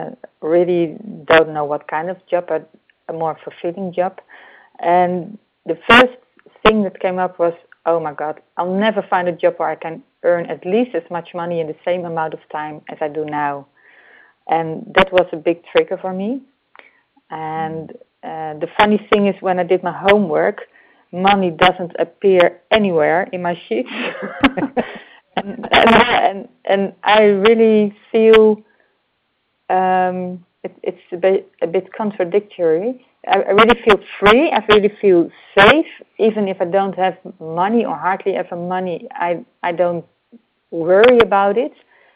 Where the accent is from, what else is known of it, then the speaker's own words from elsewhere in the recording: Netherlands; English is a second language; from the Netherlands, indeed.